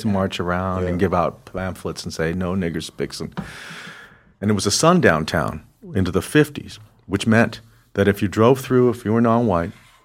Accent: Glendale, California, United States; also born or lived in San Gabriel; I'm from L.A. My grandparents, I was born in the South, San Gabriel. And then they moved me to Glendale when I was a boy.

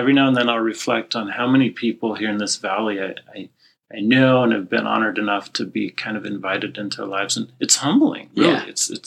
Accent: Utah, United States; I'm not from California. Yeah, wife is. I'm from Utah.

